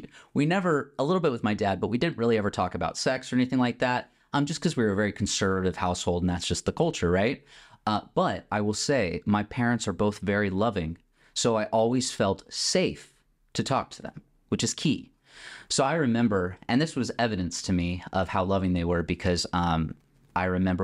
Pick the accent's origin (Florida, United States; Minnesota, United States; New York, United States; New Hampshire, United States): Florida, United States; Gosh, I was raised here in Florida on a little farm, real close to where we're at right now.